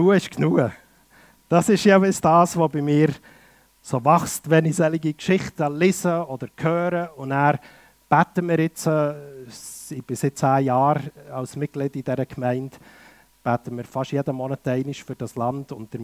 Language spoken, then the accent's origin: German; Bern, Switzerland; Ich komme aus Bern, bin seit 47 Jahren unterwegs